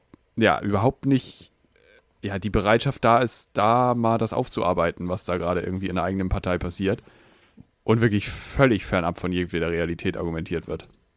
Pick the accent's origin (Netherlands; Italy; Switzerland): Netherlands; German is a second language; Ich bin ja eigentlich Niederländer.